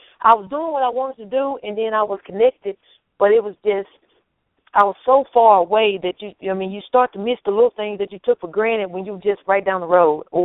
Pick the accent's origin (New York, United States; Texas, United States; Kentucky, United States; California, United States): Texas, United States; Longview; I mean, I grew up in Longview, in Longview, Texas. So my way of thinking was, if I seen Longview, Texas, I've seen Texas.